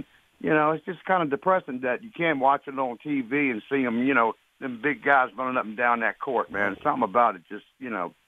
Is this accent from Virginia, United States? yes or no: yes; Alexandria, Virginia, United States; I'm right near 495 off Telegraph Road in Alexandria, Virginia. Born and raised in Alexandria.